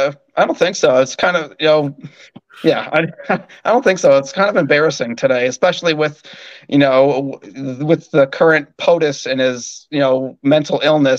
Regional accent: New York, United States; I'm originally from New York State. That's, you know, a beautiful place to call home

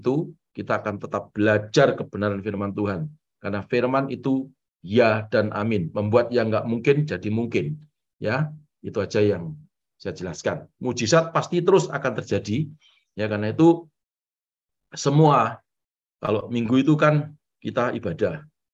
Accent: Java, Indonesia; saya orang Jawa

